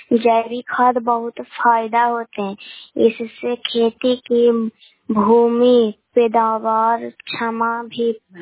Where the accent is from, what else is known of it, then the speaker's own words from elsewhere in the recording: Bihar, India; मैं नालंदा जिला की रहने वाली हूँ। मैं गोरायपुर पंचायत से बोल रहे हैं। मैं अयातपुर गांव से बोल रहे हैं।